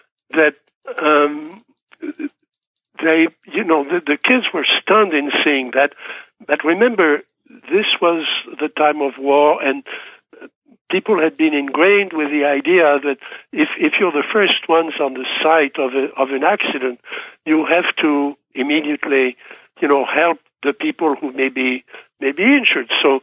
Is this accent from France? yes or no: yes; France; I can relate to that because I grew up in France during World War II.